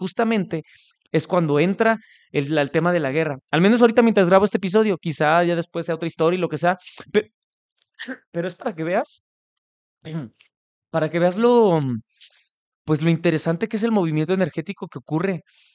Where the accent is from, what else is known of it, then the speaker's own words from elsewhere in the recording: Mexico; yo soy mexicano y nosotros tenemos una tradición muy importante